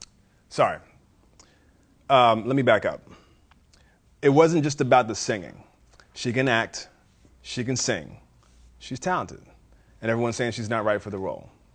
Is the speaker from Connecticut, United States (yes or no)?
no; Kentucky, United States; I grew up in, I was born in Kentucky.